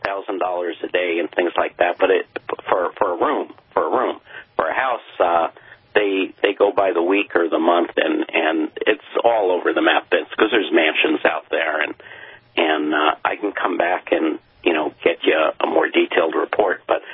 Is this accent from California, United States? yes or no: no; New York, United States; I grew up on Long Island.